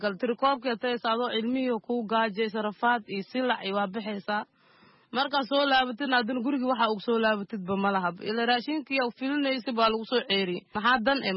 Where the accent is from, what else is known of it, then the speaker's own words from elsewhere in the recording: Mogadishu, Banaadir, Somalia; aniga muqdisho ka imaaday